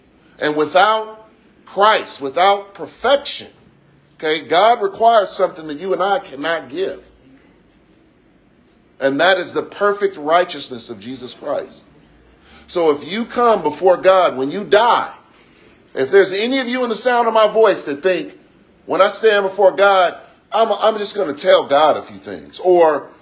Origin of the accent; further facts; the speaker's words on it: San Francisco, California, United States; Okay, I grew up in the coastland. I grew up in San Francisco.